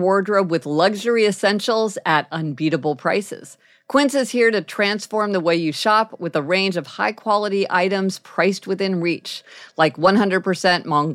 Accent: Missouri, United States; because being from Missouri, there weren't that many people from Missouri when I went to college.

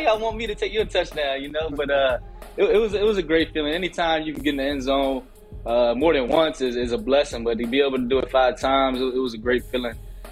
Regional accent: Virginia, United States; You know, I'm from Virginia with a school in Baltimore, but so I don't really have that Baltimore accent

